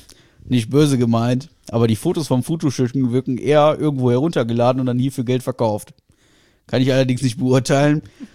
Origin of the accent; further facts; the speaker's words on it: Germany; Und dann, so wie ich bin Deutscher, ich bin zahlender Kunde.